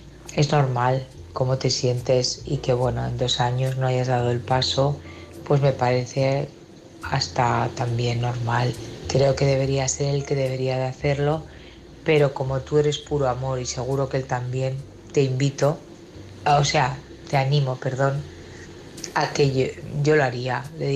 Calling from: Barcelona, Catalonia, Spain; de Barcelona.

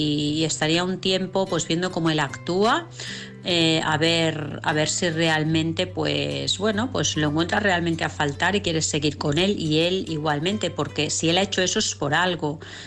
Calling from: Vilassar, Catalonia, Spain; de Vilassar.

